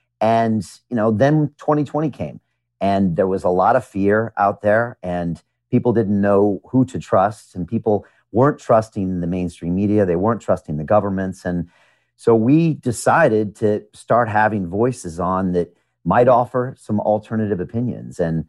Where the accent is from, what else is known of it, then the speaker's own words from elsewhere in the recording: United States; You know, I mean, I grew up in America and that's not okay. You know, freedom of speech is in my DNA.